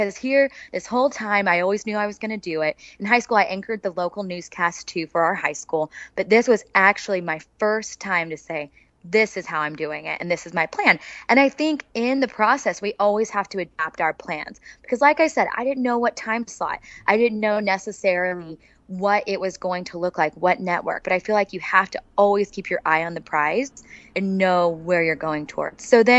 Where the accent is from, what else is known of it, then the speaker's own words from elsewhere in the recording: Oklahoma, United States; I said, "I'm from Oklahoma."